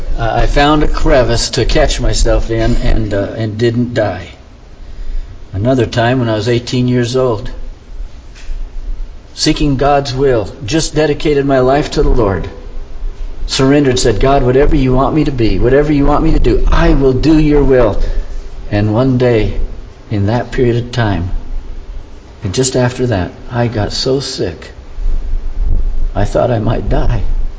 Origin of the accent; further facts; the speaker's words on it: Boulder, Colorado, United States; I grew up in Boulder. One time I was climbing the Flatirons